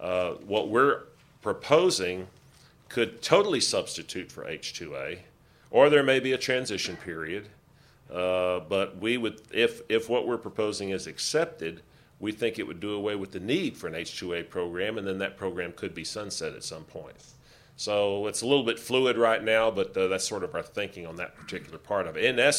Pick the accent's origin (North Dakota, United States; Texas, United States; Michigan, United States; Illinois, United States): Texas, United States; Well, I come from Texas, and we took to heart what Mark Twain said about whiskey's for drinking and water's for fighting.